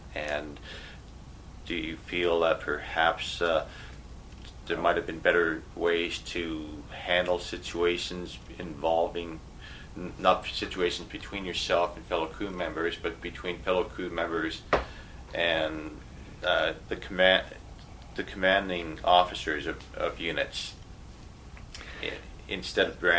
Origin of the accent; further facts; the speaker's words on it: Canada; also born or lived in United States; No, I was brought up here in Canada.